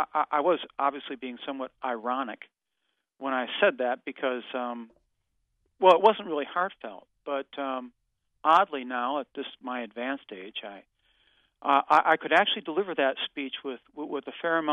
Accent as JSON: {"language": "English", "region": "Michigan", "country": "United States", "tie": "born or raised there", "said": "But yes, I grew up in Michigan, and my high school had a very high academic standard"}